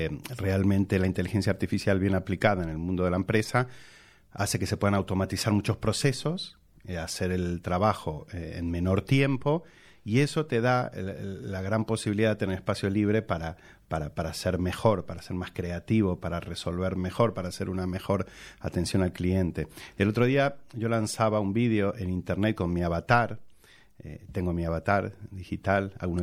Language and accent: Spanish; Argentina; accent: Argentine mixed with Salamancan; mi forma de hablar, esta mezcla de argentino con salmantino, ¿no? Que no es un acento ni muy argentino ni salmantino.